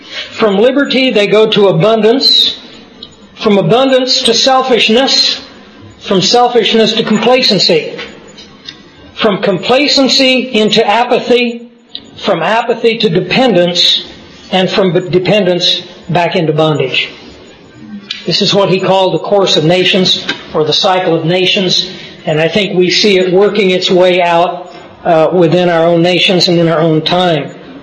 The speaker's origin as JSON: {"language": "English", "region": "Scotland", "country": "United Kingdom", "said": "I mean, being a Scot, Alexander fit right in there."}